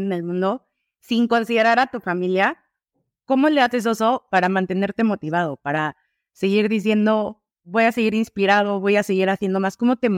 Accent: Mexico City, Mexico; Yo soy de Ciudad de México.

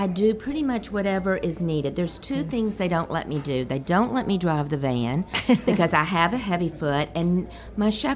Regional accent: Memphis, Tennessee, United States; now in Baton Rouge, United States; Well, to play on that, I am originally from Memphis, and my mother moved to the Blake at the Grove from Memphis in August.

